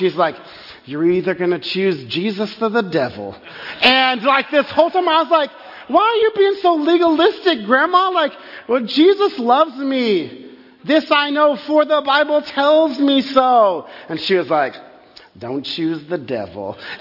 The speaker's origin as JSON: {"language": "English", "region": "Texas", "country": "United States", "tie": "born or raised there", "said": "I grew up in Texas, and so this might sound very foreign to you"}